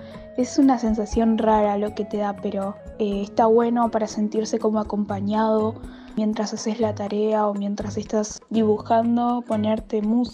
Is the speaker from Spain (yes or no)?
no; Viedma, Río Negro, Argentina; tengo 18 años y soy de Viedma, Río Negro.